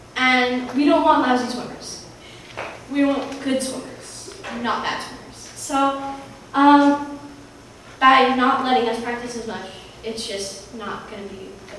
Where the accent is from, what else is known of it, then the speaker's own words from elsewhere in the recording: Cheltenham, Pennsylvania, United States; I've been swimming with Cheltenham Aquatics Club for about 4.5 years now. I come from the Cheltenham School District. I went to Glenside.